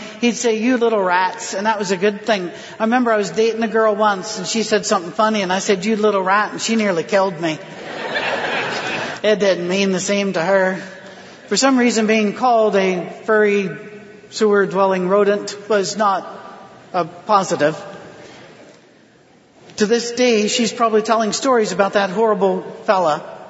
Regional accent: United Kingdom; And I'm not a natural hugger because I'm British

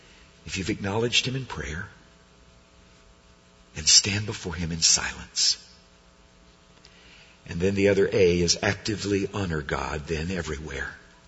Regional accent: Downey, California, United States; Growing up in Southern California, living in Downey, my dad wanted us to understand that chickens did not just grow in cellophane

